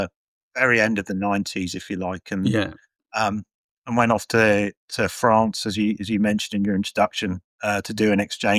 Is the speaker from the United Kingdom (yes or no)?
yes; Watford, East of England, United Kingdom; I grew up in Watford, so quite a long way from the sea.